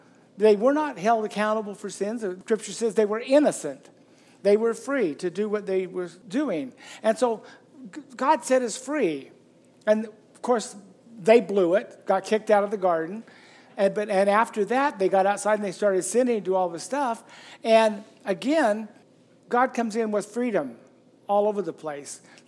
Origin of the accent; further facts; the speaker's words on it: Utah, United States; Growing up in Wilson Lane up by Ogden, my neighbors didn't even have locks on their doors.